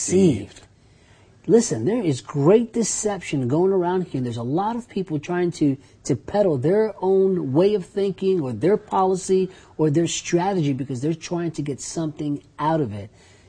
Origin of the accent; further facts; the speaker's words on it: United States; As an American Christian, as an American, we have to view this in terms of in the context of our Constitution.